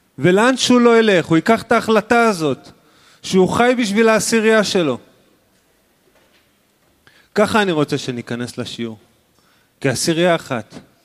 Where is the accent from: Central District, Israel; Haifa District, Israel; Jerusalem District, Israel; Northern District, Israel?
Central District, Israel; Petah Tikva; אני מפתח תקווה.